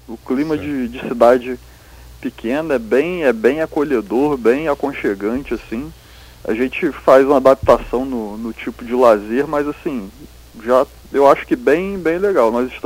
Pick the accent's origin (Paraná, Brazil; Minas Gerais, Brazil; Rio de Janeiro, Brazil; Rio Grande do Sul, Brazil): Rio de Janeiro, Brazil; Nova Iguaçu; Eu sou, na verdade, eu sou de Nova Iguaçu, no estado do Rio de Janeiro.